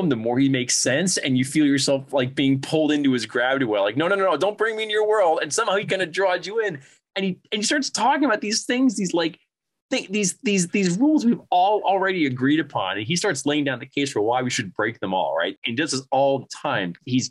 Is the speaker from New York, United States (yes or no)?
no; Pennsylvania, United States; I grew up near Philadelphia. So I get the whole Philadelphia.